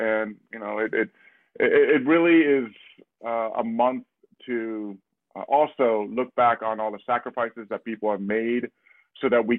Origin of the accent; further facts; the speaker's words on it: Los Angeles, California, United States; I was taught as a young kid growing up in Los Angeles alongside my twin brother to be proud of everything that makes you who you are.